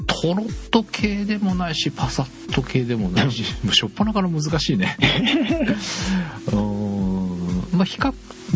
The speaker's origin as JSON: {"language": "Japanese", "town": "Yokohama", "region": "Kanagawa", "country": "Japan", "tie": "born or raised there", "said": "私地元が横浜なので"}